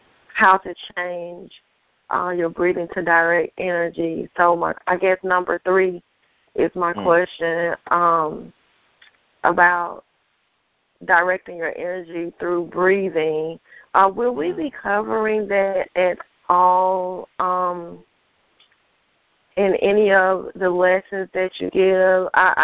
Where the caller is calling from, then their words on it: Alabama, United States; I'm calling from Alabama.